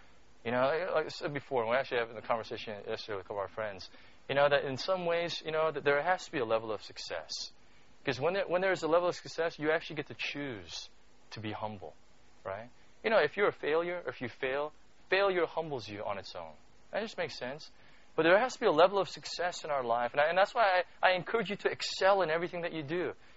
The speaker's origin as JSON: {"language": "English", "country": "United States", "tie": "born or raised there", "said": "you know, like I grew up in the States, and so, you know, I grew up watching sports"}